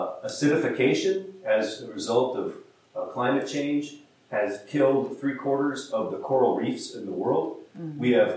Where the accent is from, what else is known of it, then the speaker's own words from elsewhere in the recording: California, United States; I'm pretty woo, I'm from California